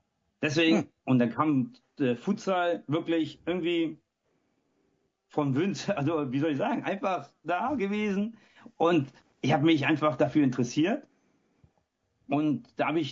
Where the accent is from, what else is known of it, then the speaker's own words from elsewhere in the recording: Hamburg, Germany; Ich komme aus der schönsten Stadt Deutschlands, das ist Hamburg, bin 41 Jahre alt, bin ledig